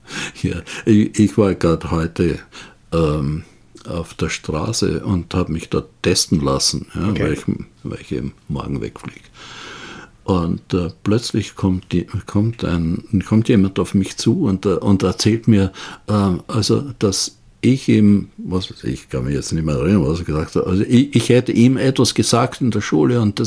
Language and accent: German; Austria; also born or lived in United States; Ich bin ja Österreicher und Amerikaner